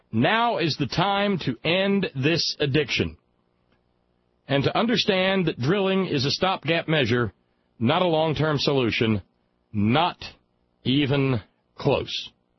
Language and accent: English; Alabama, United States; Oh, I grew up in Alabama.